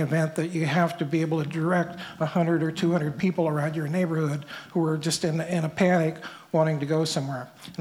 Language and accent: English; Stinson Beach, California, United States; from Stinson Beach